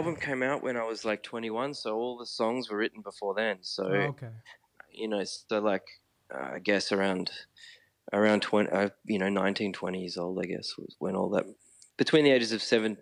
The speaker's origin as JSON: {"language": "English", "country": "Australia", "said": "being Australian is still quite a foreign thing for me"}